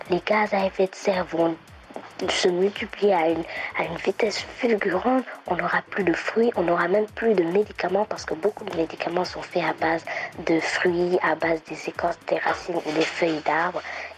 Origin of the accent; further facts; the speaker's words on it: Dakar, Senegal; je suis de Dakar, au Sénégal, je suis en classe de 5e.